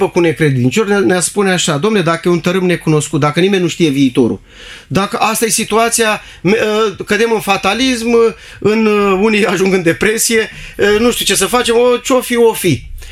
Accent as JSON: {"language": "Romanian", "country": "Romania", "tie": "born there", "said": "ne-am născut în România și chiar dacă trăim departe"}